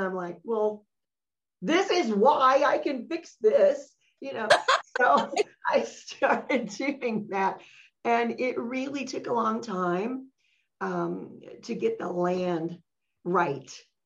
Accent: Texas, United States; that I heard growing up in Texas

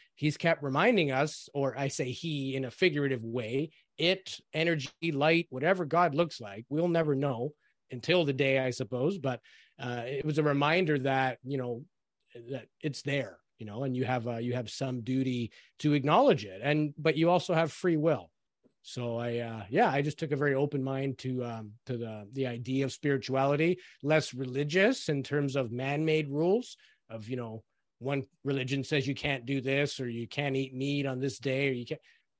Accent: Toronto, Ontario, Canada; I grew up in Toronto, which is a big city. Even in the 80s, there was lots of crime.

